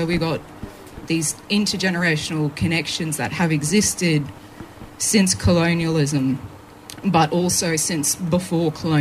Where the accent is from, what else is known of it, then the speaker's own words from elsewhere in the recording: Murgon, Queensland, Australia; I'm a Waka Waka Kalali and Cobble Cobble woman. I was born and raised in the South Burnett, so I spent about 17 years in a little place called Mergan.